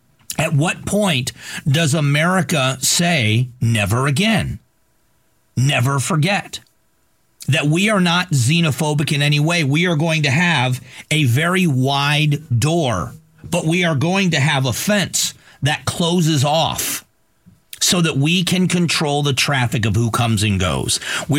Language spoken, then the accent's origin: English; Florida, United States; now in Arizona, United States; I grew up in Southwest Florida.